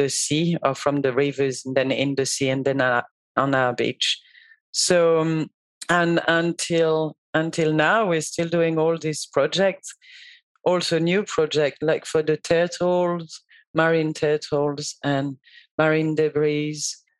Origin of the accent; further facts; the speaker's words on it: Paris, Île-de-France, France; English is a second language; I'm originally from France. I was born in the suburb of Paris. That's where I lived most of my childhood.